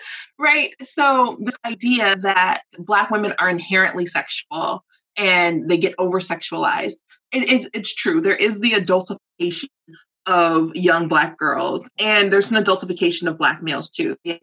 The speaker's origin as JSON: {"language": "English", "region": "the South", "country": "United States", "said": "I was personally told as a child to call my vagina a pocketbook because I am a Southerner."}